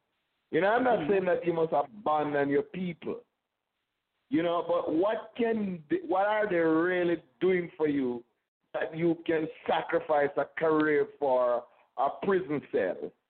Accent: Jamaica; You know, I am Jamaican. I speak Patois

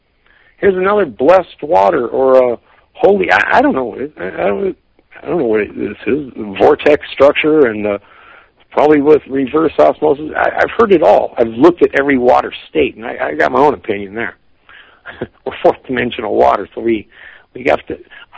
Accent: Sioux City, Iowa, United States; born there; I'm Midwest Native American. I was born in Sioux City, Iowa. Our reservation is out of Minneapolis, or out of Minnesota.

